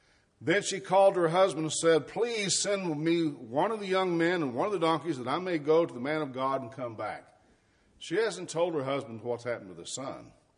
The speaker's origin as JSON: {"language": "English", "region": "Arkansas", "country": "United States", "tie": "born or raised there", "said": "I remember growing up in Arkansas, my dad was a preacher, and a lot of the places he would go preach didn't have motels or hotels, so the members would take them in."}